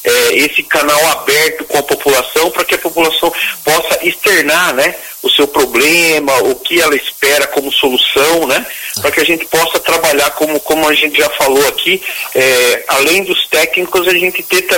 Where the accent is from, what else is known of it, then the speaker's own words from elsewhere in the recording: Várzea, Brazil; Eu sou morador da cidade de Várzea, eu sou nascido aqui em Várzea, pra você ter uma ideia, pô, sou 59 anos de idade, eu lembro quando Várzea tinha 9 mil habitantes.